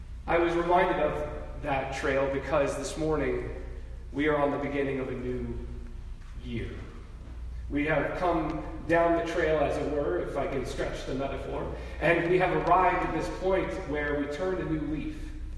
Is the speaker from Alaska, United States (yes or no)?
yes; Alaska, United States; my favorite trail near my hometown in Alaska, a trail that my family and I hiked numerous times throughout my childhood